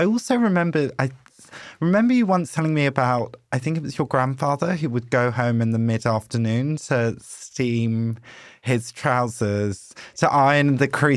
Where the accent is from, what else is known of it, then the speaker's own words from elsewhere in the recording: London, United Kingdom; I grew up in London as well